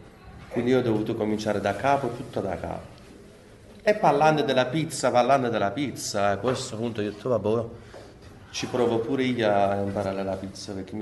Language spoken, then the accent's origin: Italian; Iran; Italian is a second language; now in Italy; ho dovuto fare un passo come clandestino, uscendo dall'Iran di nascosto.